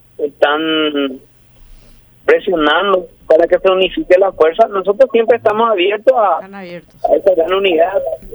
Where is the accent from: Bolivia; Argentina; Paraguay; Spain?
Paraguay; tenemos que derrotar como pueblo paraguayo este 30 de abril